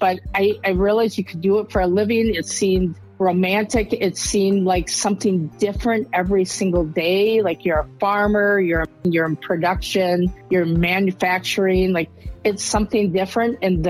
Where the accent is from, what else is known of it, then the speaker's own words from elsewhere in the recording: Wisconsin, United States; And I grew up in Norman Rockwell situation, and that's my memory.